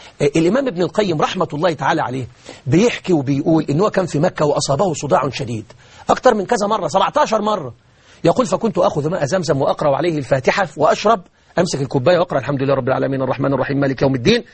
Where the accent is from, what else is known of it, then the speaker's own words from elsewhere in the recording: Beheira, Egypt; عندي بلد اسمها إيتاي البارود عندنا في البحيرة